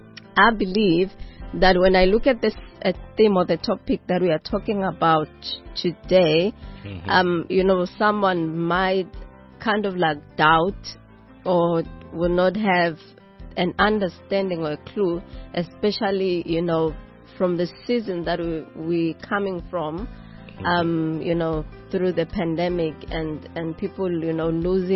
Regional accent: South Africa; I'm South African, of course. 11 languages, right?

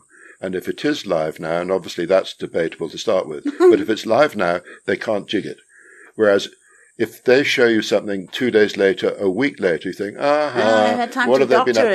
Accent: England, United Kingdom; growing up in England after the Second World War, which is tough.

